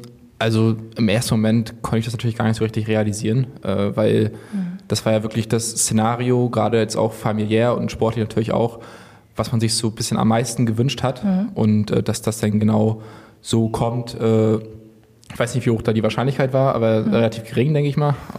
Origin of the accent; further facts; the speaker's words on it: Rostock, Mecklenburg-Vorpommern, Germany; Also ich komme aus Rostock, ich bin hier groß geworden. Ich habe hier meine Jugend verbracht, meine Kindheit, bin hier zur Schule gegangen, habe das Fußballspielen hier gelernt